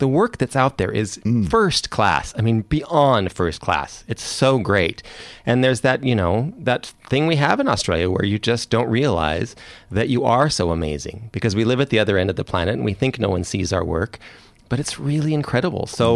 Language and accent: English; Canada; accent: Canadian; So my accent is Canadian.